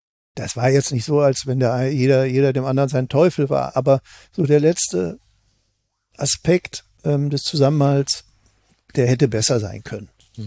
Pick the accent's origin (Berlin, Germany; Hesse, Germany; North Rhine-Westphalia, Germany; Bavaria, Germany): North Rhine-Westphalia, Germany; Leverkusen; Klar, ich komme aus Leverkusen.